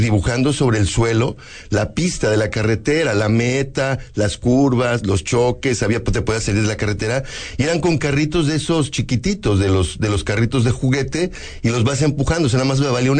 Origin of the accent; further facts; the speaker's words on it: Mexico City, Mexico; En el Distrito Federal, soy chilango. Tengo 12 años en el estado apenas.